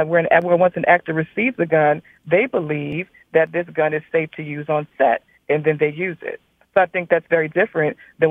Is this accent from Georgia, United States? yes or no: no; Louisiana, United States; I grew up in South Louisiana with parents from North Louisiana who hunted regularly.